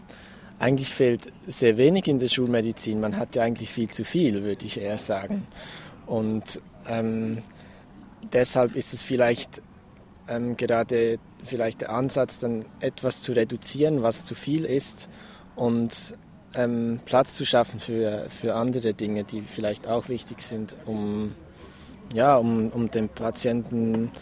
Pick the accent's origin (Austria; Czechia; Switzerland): Switzerland; also ich bin aus der Schweiz, bei uns wurde überhaupt keine Werbung gemacht